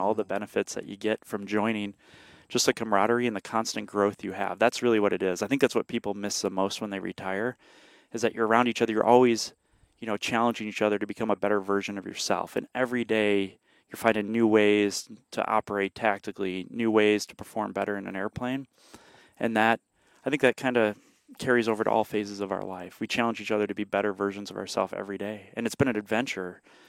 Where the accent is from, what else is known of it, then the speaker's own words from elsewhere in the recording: Illinois, United States; as a guy who, again, growing up in Illinois, Illinois public school education.